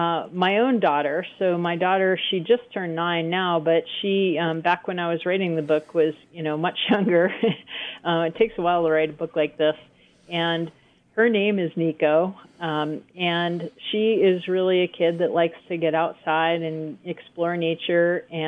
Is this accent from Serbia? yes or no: no; New Jersey, United States; I actually, when I was little, grew up on the East Coast. I grew up in New Jersey, and so growing up there, my grandparents lived right on the ocean